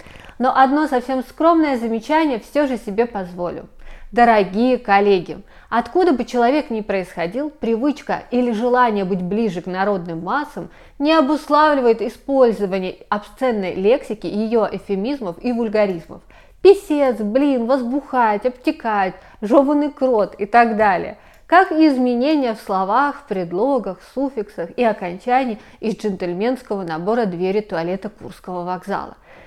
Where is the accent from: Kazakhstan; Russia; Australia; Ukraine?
Australia; я из Австралии.